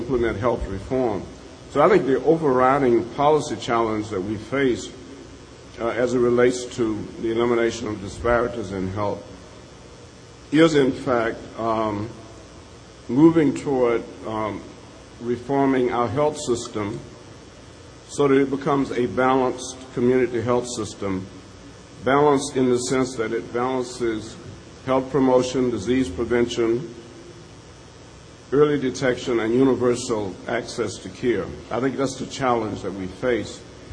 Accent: Alabama, United States; I grew up in the South, in Alabama, and I was a teenager when the civil rights movement sort of started

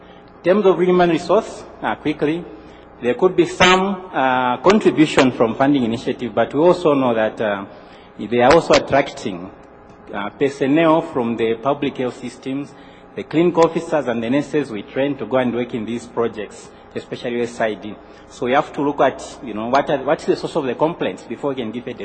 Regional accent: Zambia; I'm coming from Zambia.

